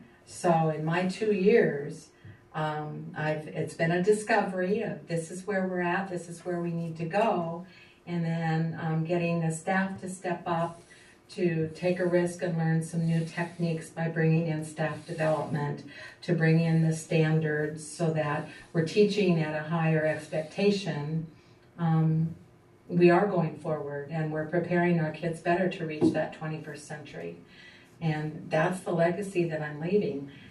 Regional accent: Yakutat, Alaska, United States; I'm from Yakutat.

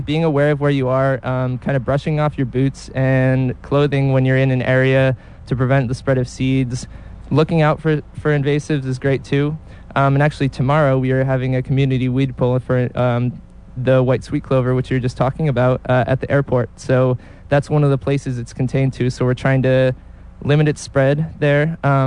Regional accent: New York, United States; I'm from New York, and some things like Phragmites, that's just kind of completely taking over wetlands.

